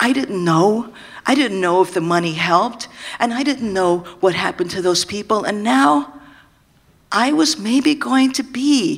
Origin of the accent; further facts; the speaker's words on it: San Francisco, California, United States; You see, my origin was San Francisco. I'm from San Francisco, and so please check my itinerary. I have to go back to San Francisco.